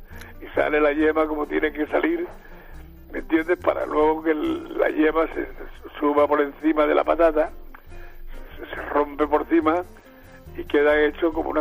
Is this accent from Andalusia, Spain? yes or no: no; Ávila, Castile and León, Spain; los huevos de un pueblo de Ávila, donde yo soy de Ávila, ¿me entiendes?